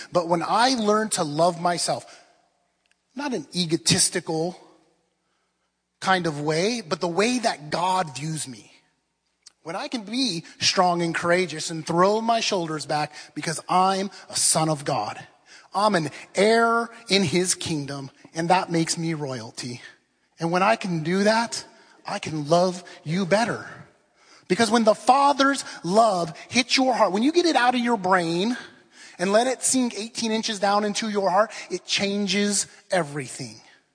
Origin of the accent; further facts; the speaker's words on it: Oceanside, California, United States; hear, O La Jolla, hear, Pacific Beach. I'm from Oceanside, so hear, Oceanside.